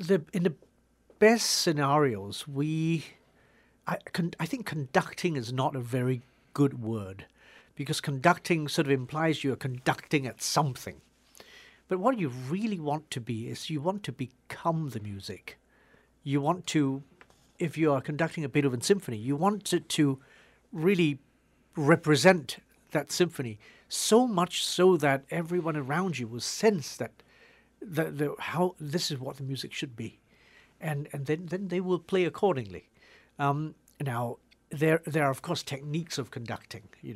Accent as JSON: {"language": "English", "country": "Hong Kong", "tie": "born or raised there", "said": "growing up in Hong Kong, which is not really in the Western classical tradition. Well, we do, because Hong Kong was a British colony for many, many years. So we do get raised that way."}